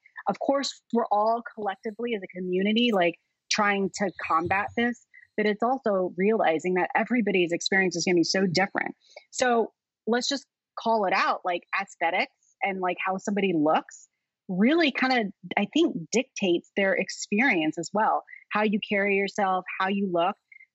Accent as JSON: {"language": "English", "country": "United States", "tie": "born or raised there", "said": "It's like, because I grew up in America, like, does your look change because of your environment?"}